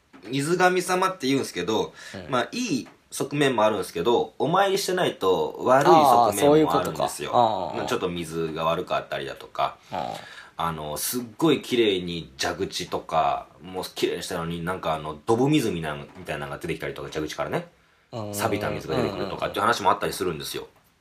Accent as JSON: {"language": "Japanese", "region": "Okayama", "country": "Japan", "said": "自分は林さんと同じ岡山県出身です。"}